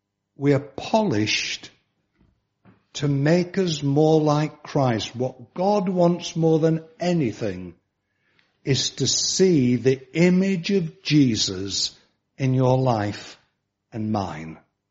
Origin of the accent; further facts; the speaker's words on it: Barnsley, Yorkshire and the Humber, United Kingdom; born there; I was born in that wonderful town of Barnsley in South Yorkshire. Oh, and it was wonderful. But I was born in Barnsley and I used to work in Barnsley.